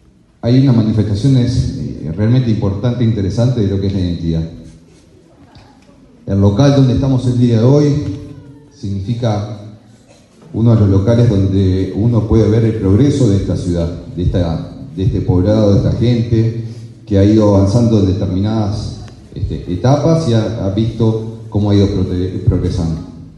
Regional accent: Mercedes, Soriano, Uruguay; born there; yo soy nacido en Soriano, en Mercedes, y tengo familia también, nací aquí en Durazno

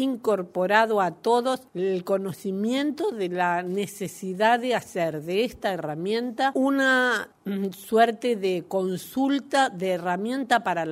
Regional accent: Uruguay; como uruguayos

